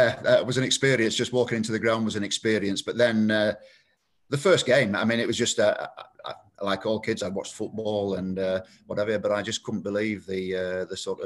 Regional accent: Yorkshire and the Humber, United Kingdom; born or raised there; also born or lived in Herefordshire

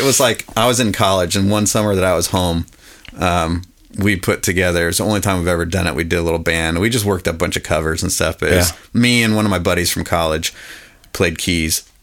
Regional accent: Iowa, United States; I grew up in Southeast Iowa, so there's nothing else to do.

